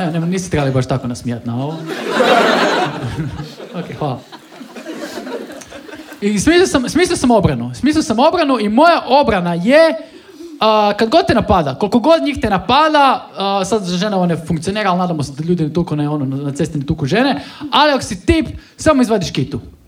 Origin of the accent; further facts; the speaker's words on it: Rijeka, Primorje-Gorski Kotar County, Croatia; ja sam znači iz Rijeke